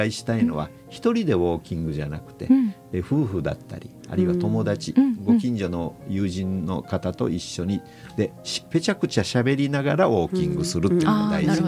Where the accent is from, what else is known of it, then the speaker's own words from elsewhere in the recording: Itoman, Okinawa, Japan; でそのミュージックビデオに出てくる風景というのが、僕が子供の頃に見た原風景で